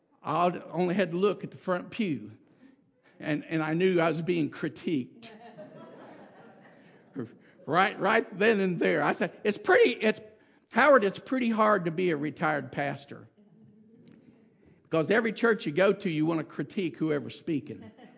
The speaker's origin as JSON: {"language": "English", "region": "Kentucky", "country": "United States", "tie": "born or raised there", "also_born_or_lived": "Florida", "accent": "drawl", "said": "As you can tell, I grew up, I'm a Kentucky boy originally. Okay? I mean, I was born in Florida. But all my family is from Kentucky."}